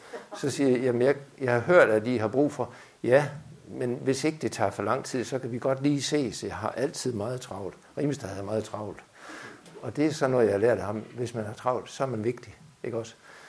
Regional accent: Svendstrup, North Denmark Region, Denmark; Jeg er jo ikke vestjyde. Det turde fremgå, jeg er nordjyde. Og så kom jeg til... Jeg kom sådan set ikke til Aalborg, før jeg var 5-6 år gammel. Og jeg kom ikke til København, før jeg var 15.

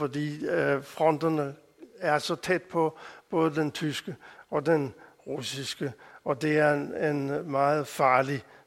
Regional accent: Capital Region of Denmark, Denmark; Men jeg er jo født og opvokset på Bornholm, det kan I høre.

